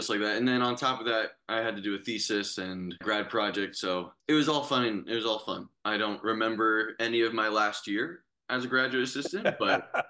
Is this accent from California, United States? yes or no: yes; Topanga, California, United States; I'm from Topanga, California, which is up in the mountains of Santa Monica.